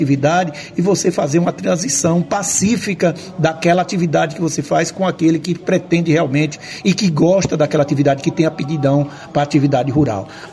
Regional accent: São Domingos, Bahia, Brazil; Eu saí do campo, eu sou do Sisal, eu sou de São Domingos, fui um resgatado do campo do Sisal, fui estudar, estudei e voltei.

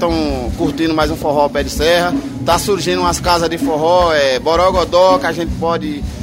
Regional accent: Brazil; Eu sou da região da Laje, a região de Pacuí, mas resido na Rua da Palha já há uns 30 anos.

